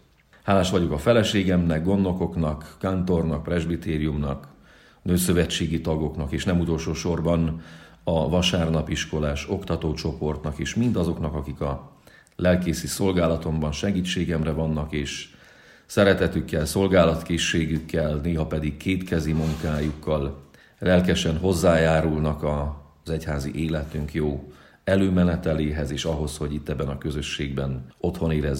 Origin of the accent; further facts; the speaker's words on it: Várkudu, Cluj County, Romania; 1974-ben születtem Kolozsváron. A Nagyszamosmenti Várkuduban nőttem fel, és ott töltöttem gyermekkorom nagy részét, ugyanis édesapám ott volt református lelkipásztor.